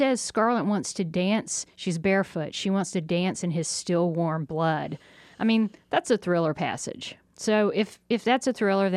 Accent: Jonesboro, Georgia, United States; I grew up in Jonesboro, Georgia, which is a lot like Grant County. You know, we had the junior college. That was our big claim to fame.

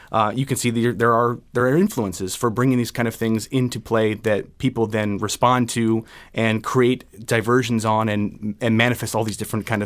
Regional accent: Maryland, United States; because I'm originally from Maryland myself

